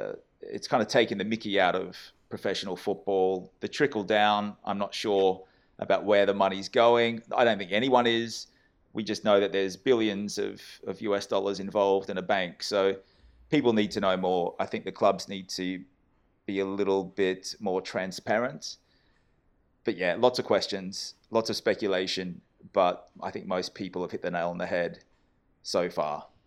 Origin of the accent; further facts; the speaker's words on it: Brisbane, Queensland, Australia; I grew up in Australia, in Brisbane